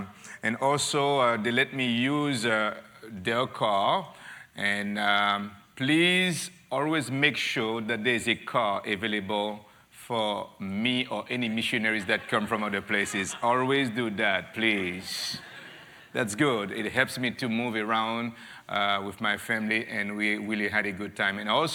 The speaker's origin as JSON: {"language": "English", "country": "Haiti", "tie": "born or raised there", "said": "growing up in Haiti, people think that it's okay. The poorer you are, the more spiritual you can be"}